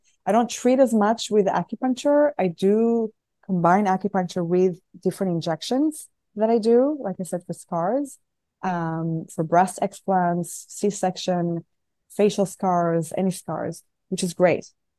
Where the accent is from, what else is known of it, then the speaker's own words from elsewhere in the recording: Israel; Growing up in Israel was fun, but also stressful, because, for example, in the Gulf War in 1991, I was a little girl.